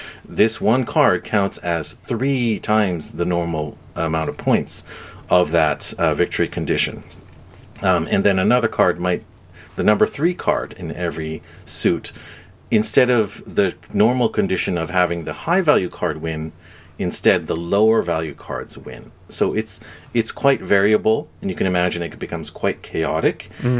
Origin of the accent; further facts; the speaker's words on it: Canada; I'm Japanese Canadian